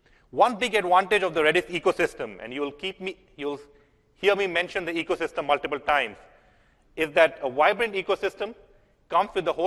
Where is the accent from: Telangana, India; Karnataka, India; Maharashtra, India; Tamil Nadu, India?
Maharashtra, India; Pune; I come from a city of Pune. That's my hometown.